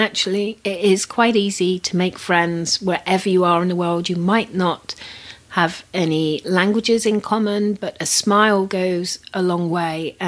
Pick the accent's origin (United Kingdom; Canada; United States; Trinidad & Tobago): United Kingdom; because after all, I'm very British in that way